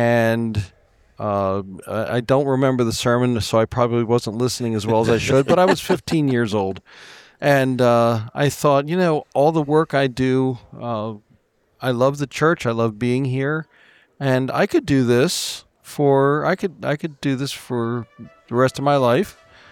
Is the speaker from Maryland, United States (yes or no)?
yes; Baltimore, Maryland, United States; Home, I was born and bred in Balmer, Maryland. For the rest of you, that's Baltimore, Maryland.